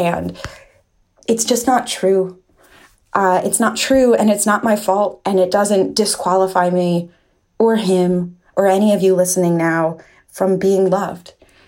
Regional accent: New York, United States; Hi there. … I am from New York.

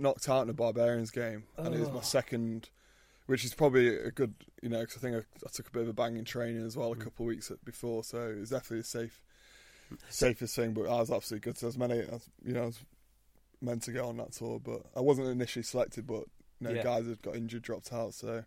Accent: Lytham, North West England, United Kingdom; I grew up in Lytham, literally 2 minutes round the corner from Fylde Rugby Club. So that's always been my home rugby club, and went to school in Blackpool. So, yeah, I'm a fairly local lad.

